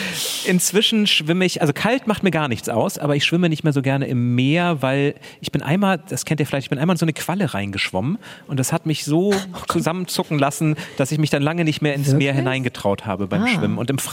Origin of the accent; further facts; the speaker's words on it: Schleswig-Holstein, Germany; Ja, ich bin ja aus Schleswig-Holstein